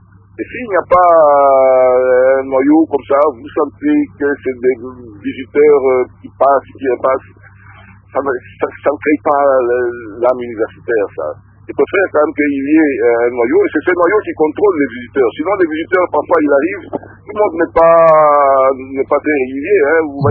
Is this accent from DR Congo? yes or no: yes; DR Congo; Parce que chez nous, au Congo, pour être professeur, il faut être docteur à thèse.